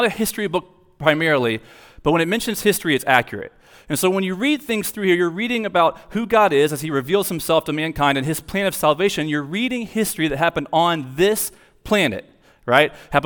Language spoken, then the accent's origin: English; Florida, United States; listen, dude, we're from South Florida, right? We're still adjusting.